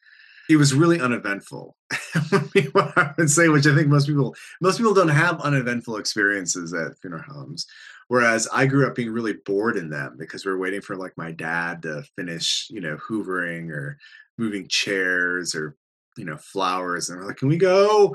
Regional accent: United States; now in United Kingdom; So I moved to the UK about over 15 years ago now. And I came from the States originally

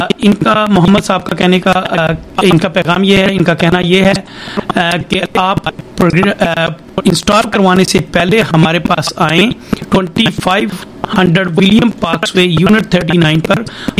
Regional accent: Punjab, Pakistan; پنجابی اردو دونوں مکس کر دیتے ہیں کیونکہ بیسیکلی میں پنجاب سے ہوں.

